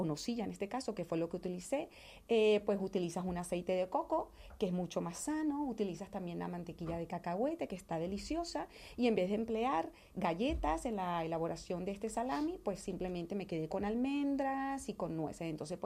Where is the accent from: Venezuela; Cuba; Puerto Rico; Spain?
Venezuela; also born or lived in England; Yo soy venezolana, sí.